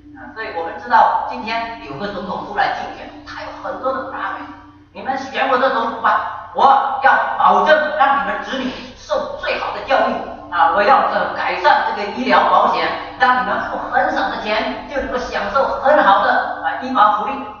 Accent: China; 我们各种大陆出生的人都知道那个谎言，

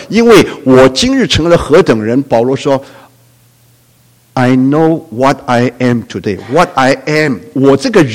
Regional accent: Guangdong, China; 我是广东人哈

